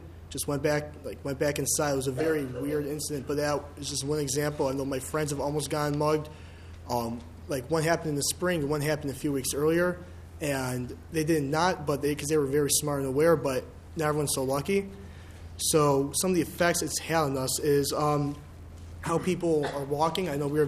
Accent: Chicago, Illinois, United States; also born or lived in Israel; I originally transferred from Hebrew University in Israel. I'm originally from Chicago.

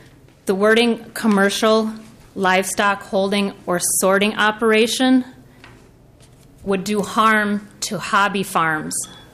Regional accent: New Prague, Minnesota, United States; I'm from New Prague, Minnesota, in rural Le Sueur County.

